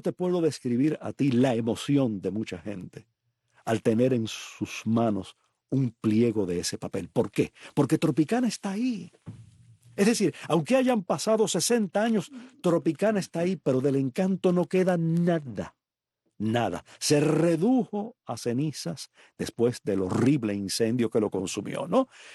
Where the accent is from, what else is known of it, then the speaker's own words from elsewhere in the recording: Palma Soriano, Santiago de Cuba, Cuba; Este es el papel que yo vi varias veces de niño en Palma Soriano.